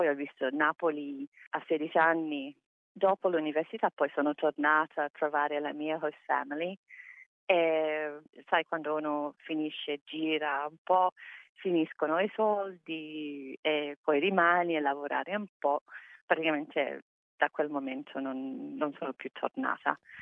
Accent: Melbourne, Victoria, Australia; Italian is a second language; Io ho avuto la fortuna di crescere a North Fitzroy.

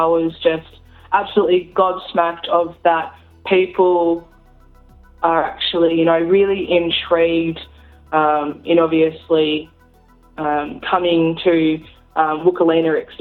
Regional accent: Cape Barren Island, Tasmania, Australia; I was born and raised over in Cape Barron Island as well, so I obviously had a little bit of influence of understanding my culture and things like that with my nan

